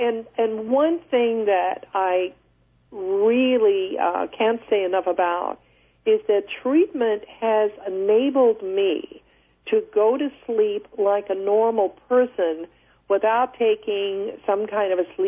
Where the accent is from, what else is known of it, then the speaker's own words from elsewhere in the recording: Washington, District of Columbia, United States; Well, I was born in Georgetown Hospital in Washington, D.C. in 1937.